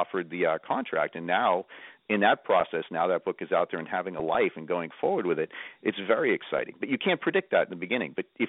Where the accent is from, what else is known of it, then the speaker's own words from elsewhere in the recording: Boston, Massachusetts, United States; I'm a Boston Irishman. That's how I introduce myself in Washington. I'm Boston Irish.